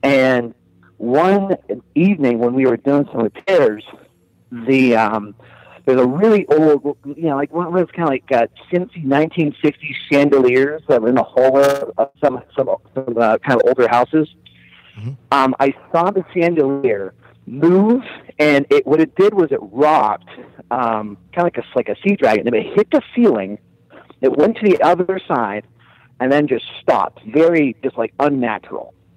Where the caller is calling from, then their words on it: Erie, Pennsylvania, United States; from Erie, Pennsylvania.